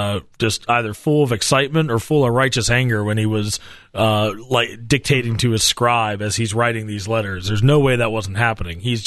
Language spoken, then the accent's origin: English; Pittsburgh, Pennsylvania, United States; Well, I grew up in Pittsburgh. Everyone Catholic there, even though not Catholic.